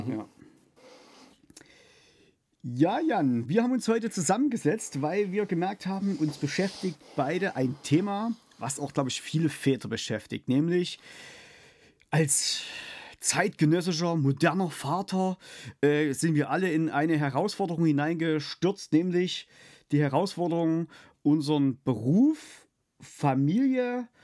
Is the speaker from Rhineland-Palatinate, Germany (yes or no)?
no; Saxony, Germany; wir versuchen trotzdem beide, ich als Sachse, er als Schwabe, so gut Hochdeutsch zu reden, dass man uns versteht.